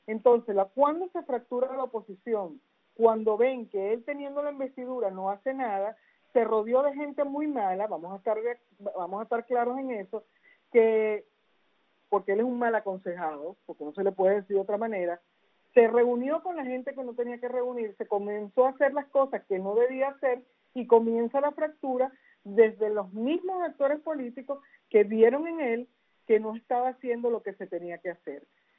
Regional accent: Venezuela; yo creo que para mí, como muchísimos venezolanos, no solamente en el exilio

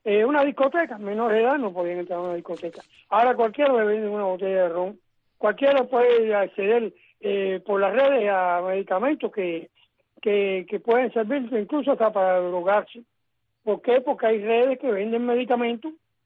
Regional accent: Cuba; Es una realidad que como cubano la sufro.

